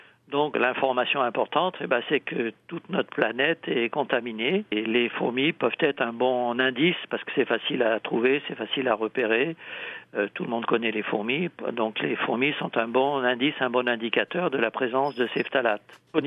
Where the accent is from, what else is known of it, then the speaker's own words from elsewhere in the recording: Belgium; l'Asius niger, que l'on a partout chez nous, en Belgique aussi.